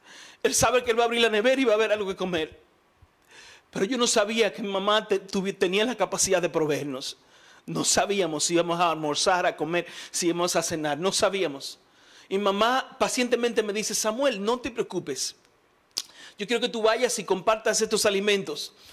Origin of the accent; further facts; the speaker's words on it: Dominican Republic; en mi país le llamamos a ese tipo de oración, una oración sudá. El que es dominicano sabe lo que es una oración sudá.